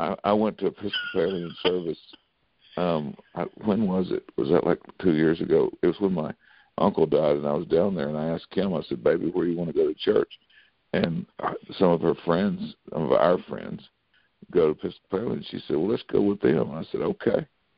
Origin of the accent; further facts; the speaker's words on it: the South, United States; You know, I'm from the South. If you hadn't seen any entertainment in church, you need to go to the South.